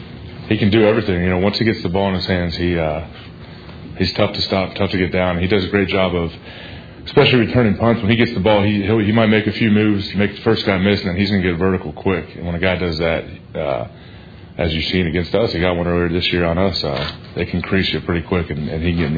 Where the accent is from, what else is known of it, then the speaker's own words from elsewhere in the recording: Ohio, United States; Even growing up in Ohio, being around the game before I was even in college, you know, middle school, high school